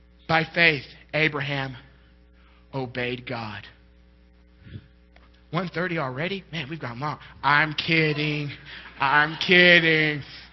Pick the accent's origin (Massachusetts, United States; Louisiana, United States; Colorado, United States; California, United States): Louisiana, United States; Shreveport; born there; But I was born in Shreveport, Louisiana, at the LSU Medical Center.